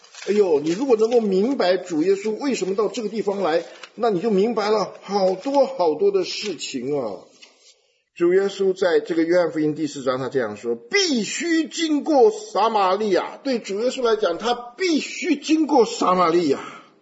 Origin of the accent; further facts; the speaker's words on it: China; 这些我们中国人讲的风土人情